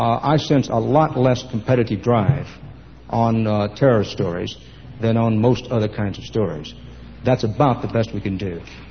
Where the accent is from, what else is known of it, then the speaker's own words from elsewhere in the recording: Texas, United States; Those of you who know my home state, there's a huge ranch called the King Ranch.